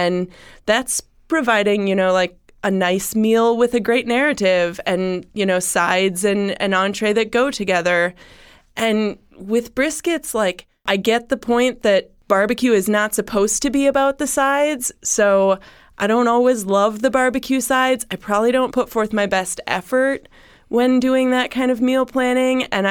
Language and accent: English; Wisconsin, United States; now in Columbus, United States; I mean, I was raised in Wisconsin.